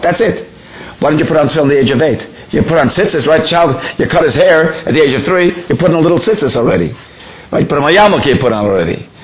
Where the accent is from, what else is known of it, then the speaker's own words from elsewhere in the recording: Toronto, Ontario, Canada; I believe this is at least 55 years ago, growing up in Toronto, Canada.